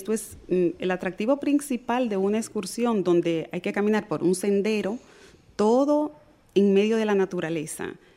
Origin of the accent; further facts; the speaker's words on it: Dominican Republic; algo que para mí como dominicana también fue una experiencia